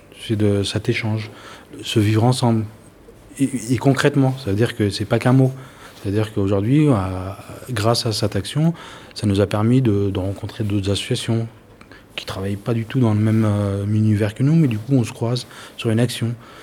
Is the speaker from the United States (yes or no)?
no; Blois, Centre-Val de Loire, France; on est né à Blois. On est né à Blois, ou on a grandi à Blois, en tout cas.